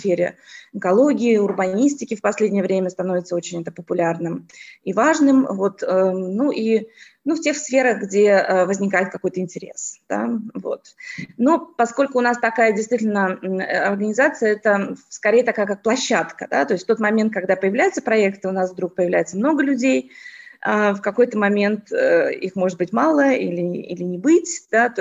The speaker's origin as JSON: {"language": "Russian", "country": "Russia", "said": "потому что все равно я россиянка"}